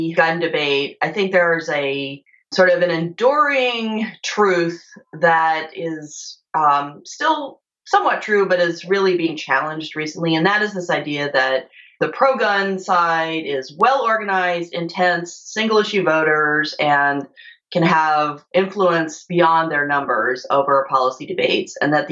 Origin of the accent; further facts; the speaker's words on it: Virginia, United States; So the gun control activist in my home state of Virginia is the mom of a girl who was shot at Virginia Tech.